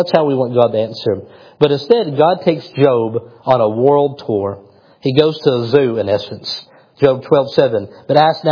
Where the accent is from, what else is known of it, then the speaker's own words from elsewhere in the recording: Kentucky, United States; I'm like, I'm from Kentucky. I don't want to drive another hour to see trees.